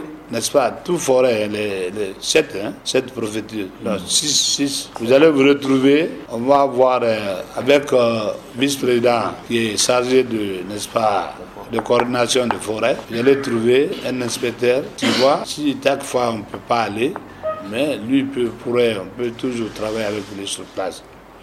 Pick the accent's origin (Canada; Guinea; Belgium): Guinea; Boké; born there; Bien sûr, je dis Bokeh, même si je suis né là-bas, mais je suis national, je suis guinéen.